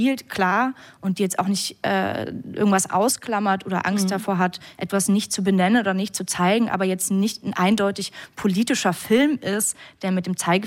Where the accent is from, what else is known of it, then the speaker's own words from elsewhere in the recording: West Germany, Germany; ich komme aus Westdeutschland, und ich bin damit aber auch groß geworden